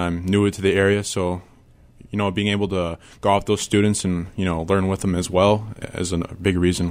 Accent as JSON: {"language": "English", "town": "Merrill", "region": "Wisconsin", "country": "United States", "said": "I am originally from Merrill, Wisconsin, which is like 40 minutes away from here, and I went to school at UW-Stevens Point."}